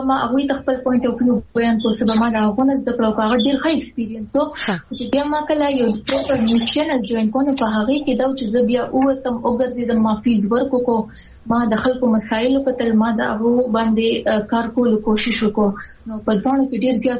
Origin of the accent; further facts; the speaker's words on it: Mardan, Khyber Pakhtunkhwa, Pakistan; او زه مردان سره تعلق لرم او ما خپل سبق جرنالیزم چې کوم دی هغه عبدالولی خان یونیورسيټي مردان